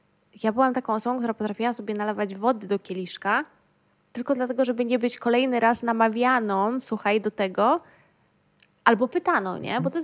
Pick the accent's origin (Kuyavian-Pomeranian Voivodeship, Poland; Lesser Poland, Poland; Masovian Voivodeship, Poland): Kuyavian-Pomeranian Voivodeship, Poland; Toruń; tak jak ustaliliśmy, pochodzę z Torunia